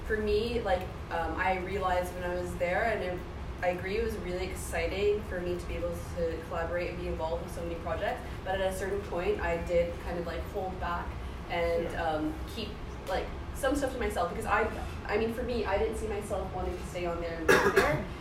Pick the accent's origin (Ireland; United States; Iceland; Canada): Canada; So I'm from Canada. When I finished high school, I was like, oh yeah, I want to do some creative stuff.